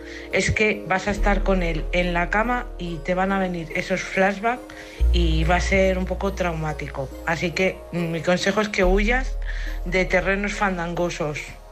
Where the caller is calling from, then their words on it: San Sebastián de los Reyes, Community of Madrid, Spain; de San Sebastián de los Reyes.